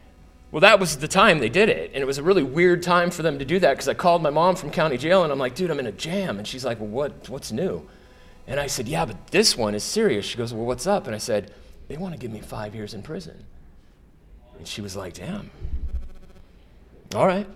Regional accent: California, United States; I grew up in Southern California. I had a silver spoon in my mouth.

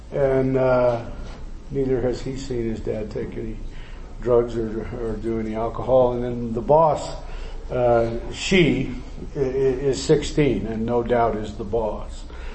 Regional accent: Scottsdale, Arizona, United States; And I grew up in Scottsdale. My dad was a bartender. My mother was a waitress.

